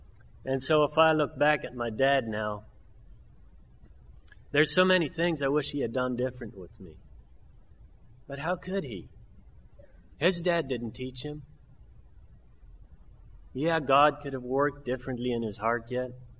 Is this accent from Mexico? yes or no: yes; Mexico; first language German; English is a second language; And so I grew up in Mexico. That was my home country. My parents, they still speak the German. If we go there, we will speak German. My schooling was mainly German. Later years, I had some English.